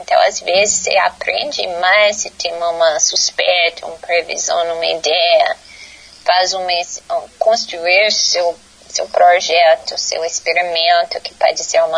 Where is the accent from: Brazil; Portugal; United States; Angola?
United States; born there; Portuguese is a second language; eu não sou brasileira nativa, eu sou americana, norte-americana, nasci nos Estados Unidos, inclusive eu sou professor na Universidade de Wisconsin, Madison, nos Estados Unidos